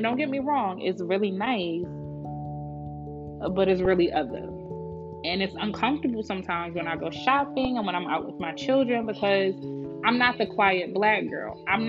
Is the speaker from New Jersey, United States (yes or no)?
no; Brooklyn, New York, United States; You know, I'm a city girl. I grew up in Brooklyn, New York, so I didn't have to deal with much racism in my face.